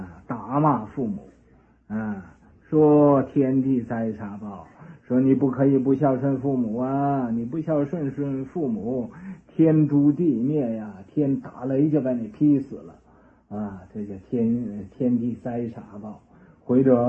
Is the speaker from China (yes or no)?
no; United States; 我们美国人家是单发子